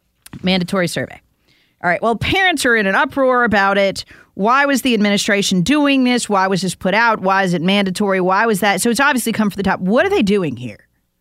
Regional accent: Charlotte, North Carolina, United States; Charlotte Mecklenburg, where I'm from, I'm a refugee from the People's Republic of Charlotte.

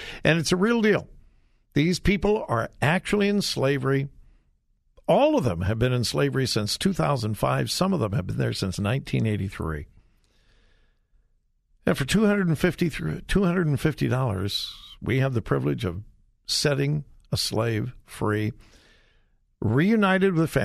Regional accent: Westerville, Ohio, United States; Westerville, that's my hometown.

